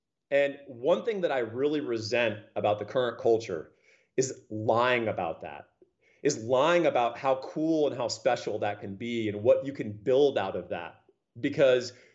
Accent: Austin, Texas, United States; You know, I grew up in Northwest Austin, right?

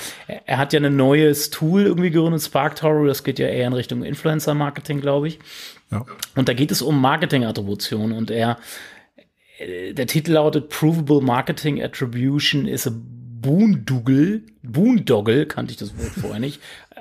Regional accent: Hanover, Lower Saxony, Germany; aus meiner Heimatstadt quasi

